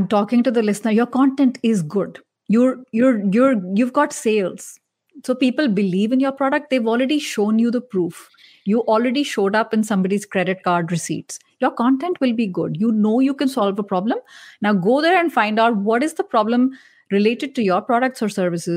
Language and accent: English; India; That's normal. I'm Indian. I look like them. I sound like them. At the same time, I have a huge subscriber base in the US. That makes no sense. I've never lived there. I don't sound North American.